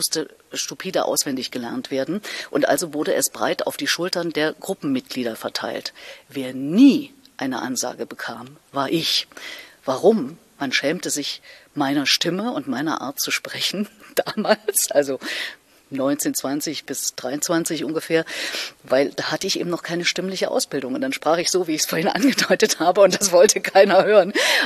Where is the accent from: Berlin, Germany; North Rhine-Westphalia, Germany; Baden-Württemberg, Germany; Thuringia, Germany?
Thuringia, Germany; Erfurt; Und alleine in Erfurt, in meiner Heimatstadt, wo ich damals ja lebte